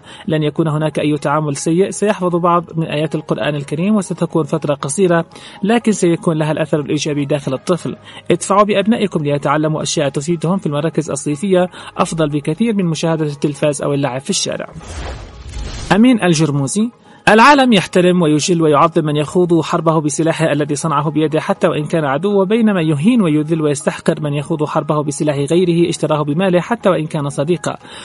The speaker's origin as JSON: {"language": "Arabic", "country": "Yemen", "said": "أشعر بالفخر كيمني وأنا أقرأ صنع في اليمن"}